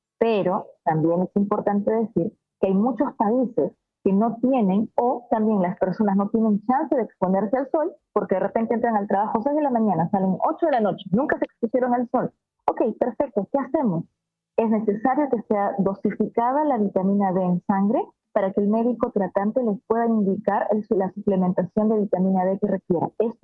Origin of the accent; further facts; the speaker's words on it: Peru; al menos en mi país, yo soy de Perú